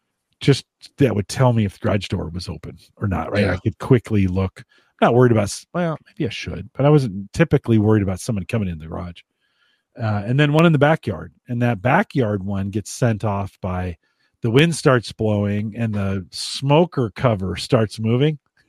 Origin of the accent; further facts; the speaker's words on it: United States; I mean, you're Canadian, I'm American.